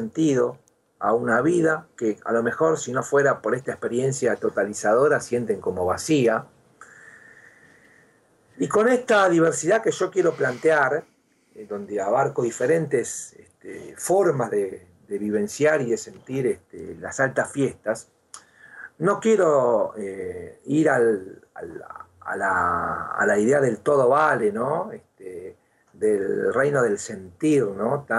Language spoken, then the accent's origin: Spanish; Concepción del Uruguay, Entre Ríos, Argentina; Cuando yo era chico, mi infancia en Concepción del Uruguay, Entre Ríos